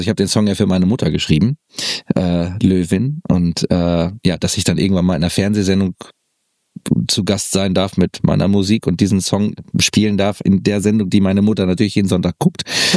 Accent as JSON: {"language": "German", "town": "Paderborn", "region": "North Rhine-Westphalia", "country": "Germany", "said": "Ich sage, nee, ich komme aus Paderborn."}